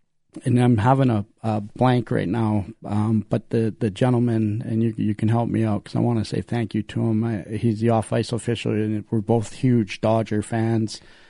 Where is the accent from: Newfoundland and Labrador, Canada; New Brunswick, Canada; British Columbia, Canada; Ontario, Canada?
British Columbia, Canada; Kamloops; Kamloops people are special. And that's why, you know, we're not moving from Kamloops. We're Kamloopsians.